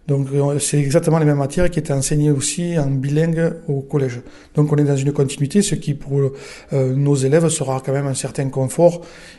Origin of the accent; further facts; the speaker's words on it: Nouvelle-Aquitaine, France; first language Béarnais; French is a second language; Je suis moi-même béarnais attaché à ma langue natale et maternelle, je dirais, puisque j'ai appris le français un peu plus tard.